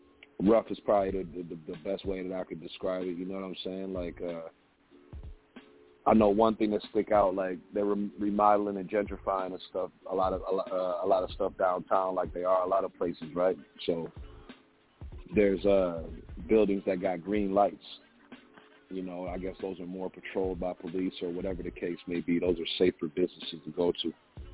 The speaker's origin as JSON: {"language": "English", "town": "Port Huron", "region": "Michigan", "country": "United States", "tie": "born or raised there", "said": "I mean, you know, I grew up in Port Huron. Port Huron is about an hour away from Detroit."}